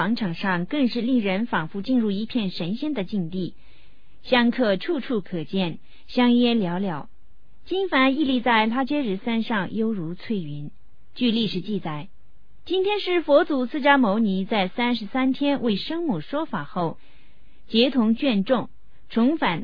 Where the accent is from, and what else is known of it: Tibet, China